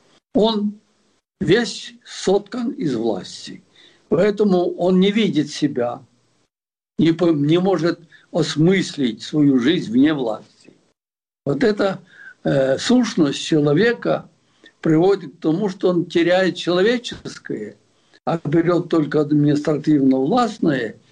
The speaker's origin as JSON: {"language": "Russian", "country": "Ukraine", "said": "я как украинец, который граничит с Белоруссией"}